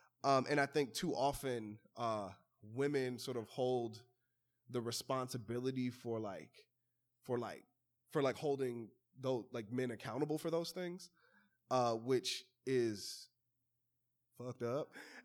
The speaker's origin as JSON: {"language": "English", "town": "Chicago", "region": "Illinois", "country": "United States", "said": "so I'm from Chicago, and in my neighborhood, the way that we would like make promises to each other"}